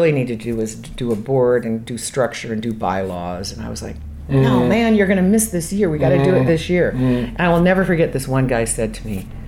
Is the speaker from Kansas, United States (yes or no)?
yes; Kansas, United States; also born or lived in New York, United States / Los Angeles, United States; I grew up in Kansas, you know, and so what I would see was this, people would stop and talk to you.